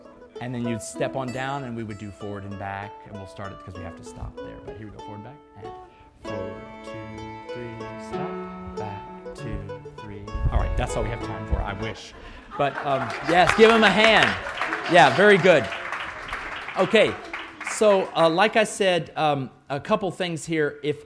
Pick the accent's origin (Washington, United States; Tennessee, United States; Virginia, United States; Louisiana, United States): Louisiana, United States; we come from Louisiana, there's Mardi Gras balls, you know.